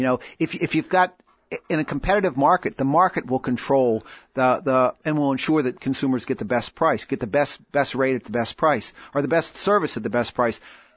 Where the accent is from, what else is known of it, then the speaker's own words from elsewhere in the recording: Bath County, Virginia, United States; Well, my home is Bath County. I've lived there most of my life. I was elected Commonwealth Attorney in Bath County in 1987